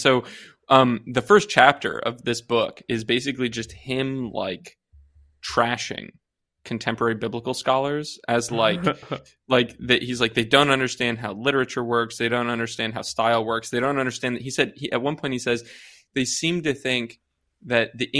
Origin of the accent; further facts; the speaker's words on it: United States; Sorry. I'm an American. Sorry. I don't do that stuff.